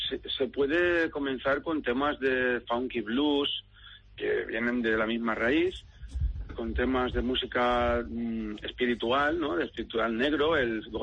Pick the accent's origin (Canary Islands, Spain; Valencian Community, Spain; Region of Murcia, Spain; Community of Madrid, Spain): Valencian Community, Spain; Valencia; Yo vengo de Valencia y hay más de 1.500 personas enganchadas al baile.